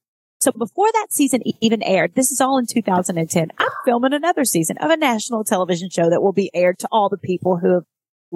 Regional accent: Kentucky, United States; So I leave this tiny town and then I'm on national TV doing Miss America and I'm Miss Kentucky

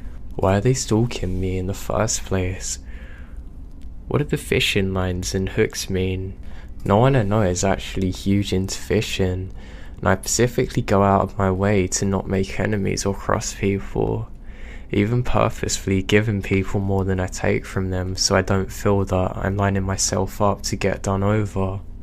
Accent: Ohio, United States; We are from the Midwest and planned our trip to take a big circle from Ohio to LA, up to Portland, and then back home.

